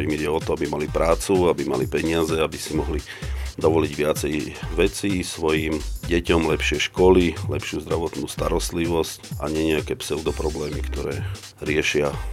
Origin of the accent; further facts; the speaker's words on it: Skalica, Trnava Region, Slovakia; som rodinný Skaličan, som Záhorák, celý život žijem na Záhorí.